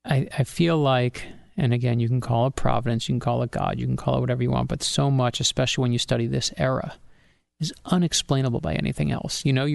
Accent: New York, United States; moved away; also born or lived in Florida; My dad and mom moved us down from where I grew up in New York down to Florida

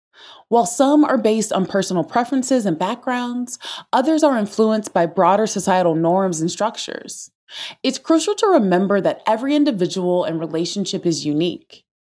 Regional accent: the South, United States; Growing up in the South as an introvert was rough for me because you always have to quote unquote speak to people.

